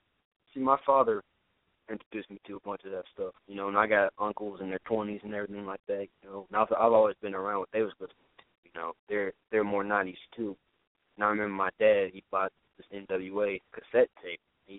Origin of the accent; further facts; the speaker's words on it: Indianapolis, Indiana, United States; I come from Indianapolis, Indiana.